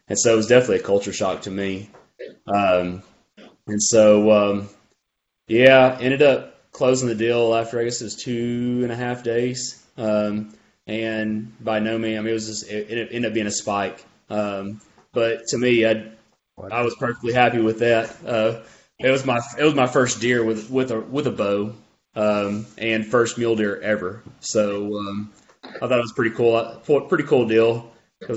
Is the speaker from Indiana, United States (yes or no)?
no; Waco, Texas, United States; now in Corpus Christi, United States; So I live down in Corpus area, but I'm from the Waco area, Central Texas area.